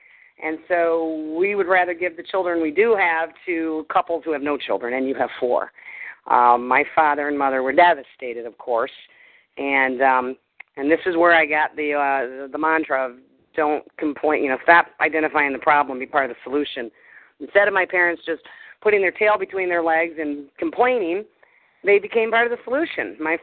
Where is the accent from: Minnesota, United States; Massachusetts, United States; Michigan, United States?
Michigan, United States; Redford Township; And I grew up in Redford Township.